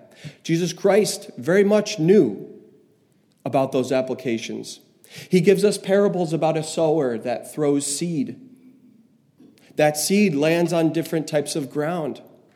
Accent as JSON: {"language": "English", "region": "New Jersey", "country": "United States", "tie": "born or raised there", "said": "But growing up in New Jersey, my grandparents on my mom's side, they lived on a farm in upstate New York."}